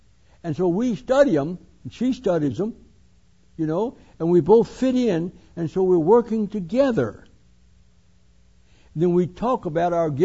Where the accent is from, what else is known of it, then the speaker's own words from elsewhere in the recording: Alabama, United States; She was from Minnesota. I'm from Alabama. She's a country girl, raised poor. I'm a country boy, raised poor